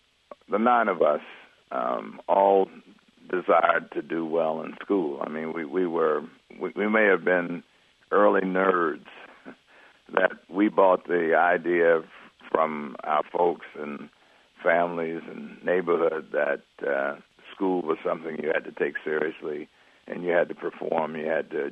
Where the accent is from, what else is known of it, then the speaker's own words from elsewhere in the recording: Little Rock, Arkansas, United States; Well, it again goes back to growing up in Little Rock.